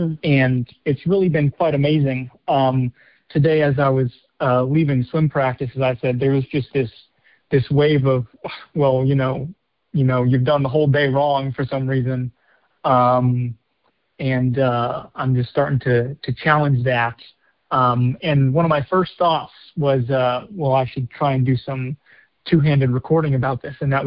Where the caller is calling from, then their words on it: Virginia, United States; I'm calling you from Virginia.